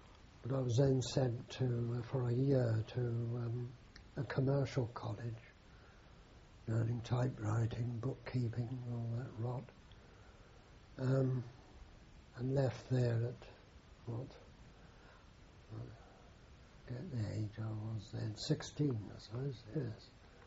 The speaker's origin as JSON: {"language": "English", "town": "Dawlish", "region": "South West England", "country": "United Kingdom", "tie": "born or raised there", "also_born_or_lived": "Southsea", "said": "But we didn't stay in Southsea very long. When Father left the Navy in 1930, we moved to Dawlish. And I grew up in Dawlish."}